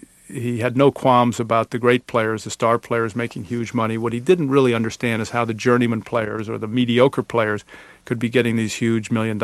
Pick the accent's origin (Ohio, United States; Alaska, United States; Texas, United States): Ohio, United States; Cleveland; So when we grew up in Cleveland, he was getting into his tennis career, if you will.